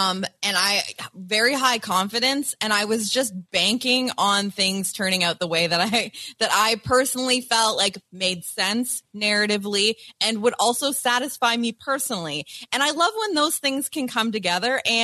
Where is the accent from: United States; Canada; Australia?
Canada; as a Canadian